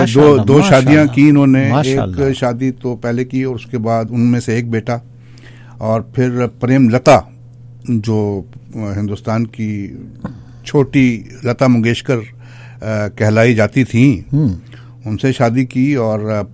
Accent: Pakistan; اب ہم پاکستان میں پیدا ہوئے, پاکستان میں بڑے ہوئے, ہمیں اب بھی پاکستان کی کھینچ آتی ہے, ہمیں اس مٹی کی یاد آتی ہے.

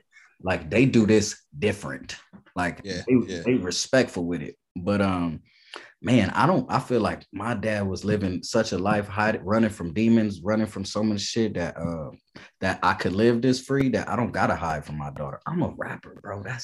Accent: Long Beach, California, United States; I'm from Long Beach, bro.

